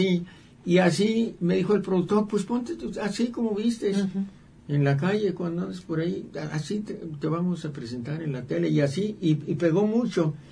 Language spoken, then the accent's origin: Spanish; Tenamazlán, Jalisco, Mexico; also born or lived in Tecolotlán / San Buenaventura; Como vengo de esta región de Jalisco, pues me crié en Tenamazlán, Tecolotlán y San Buenaventura.